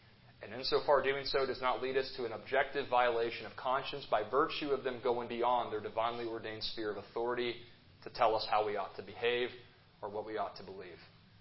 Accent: Texas, United States; I'm from Texas where there's no such thing as government in the eyes of many people down there.

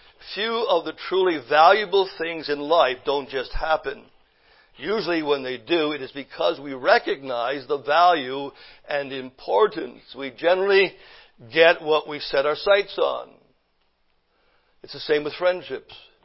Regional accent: Canada; now in United States; I am American now. I was a Canadian. Well, I'm still a Canadian and American, just by the way. I became an American this past year

